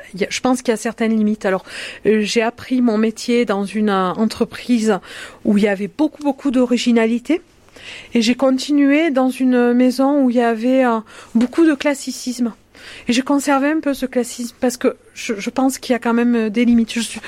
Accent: Langogne, Occitanie, France; born there; Moi, je suis donc lausérienne de naissance, langonnaise, je suis née à Langogne. Et bon, je suis revenue après tout un parcours d'une vingtaine d'années m'installer en Lozère.

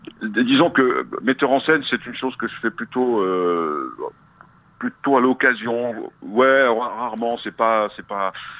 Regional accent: Alès, Occitanie, France; born there; also born or lived in Lozère; Je suis originaire de Lozère. Ma famille paternelle comme maternelle est originaire de Lozère. Mais je suis né à Alès

